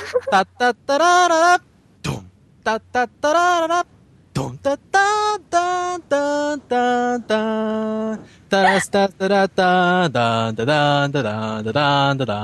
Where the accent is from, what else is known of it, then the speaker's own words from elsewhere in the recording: Saitama, Japan; 埼玉から来ました